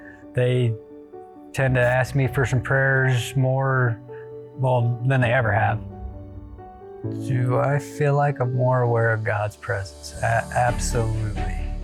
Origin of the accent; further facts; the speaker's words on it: Grand Island, Nebraska, United States; I was born and raised in Grand Island.